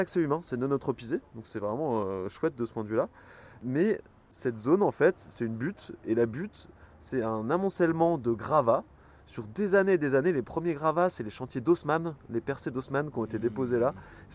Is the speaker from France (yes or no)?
yes; France